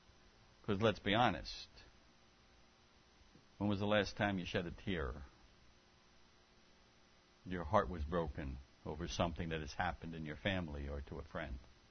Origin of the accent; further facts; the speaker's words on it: New York City, New York, United States; born there; New York City's not bad. I was born in New York City.